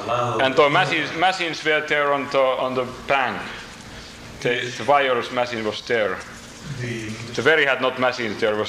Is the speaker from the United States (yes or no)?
no; Finland; English is a second language; We said that we are missionaries from Finland.